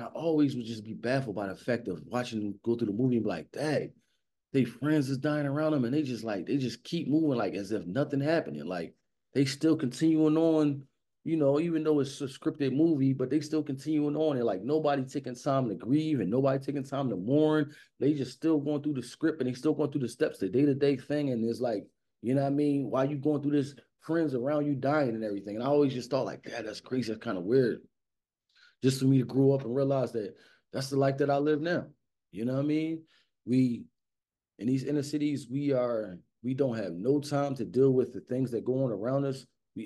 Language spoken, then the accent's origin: English; Philadelphia, Pennsylvania, United States; And growing up in Philadelphia, an event like this is scary for me now that I have kids